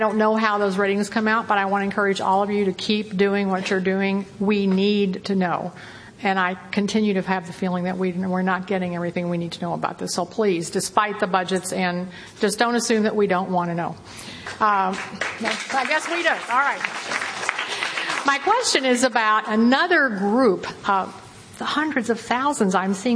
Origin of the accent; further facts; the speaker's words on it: United States; My comment is, as an American citizen, I do not want to hear more about Brittany.